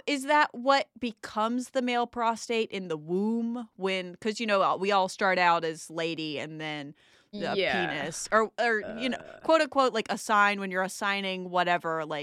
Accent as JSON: {"language": "English", "region": "the South", "country": "United States", "tie": "born or raised there", "said": "I grew up in the South in America."}